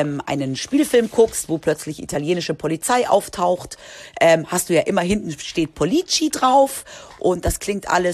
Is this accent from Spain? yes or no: yes; Spain; Ich bin ja in Spanien aufgewachsen.